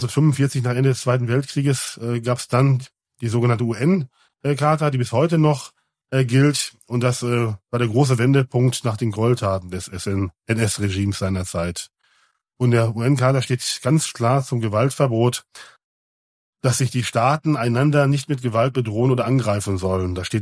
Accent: Lüdenscheid, North Rhine-Westphalia, Germany; ich komme aus dem Sauerland, ja, also meine Jugend in Lüdenscheid

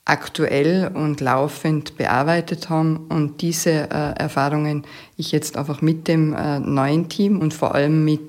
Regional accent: Tyrol, Austria; wir als Tiroler, stolze Tiroler

